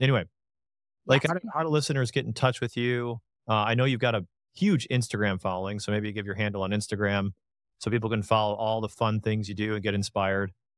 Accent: United States; We're American, right? We're freaking out there. This is what we do. This is the way of America.

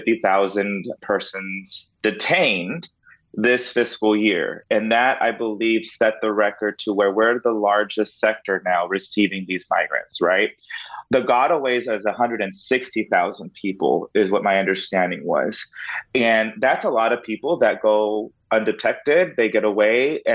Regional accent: Del Rio, Texas, United States; I grew up in Del Rio and, you know, we had illegal crossers and a lot of them were just Mexican men at the time. This was back in the late 90s, early 2000s.

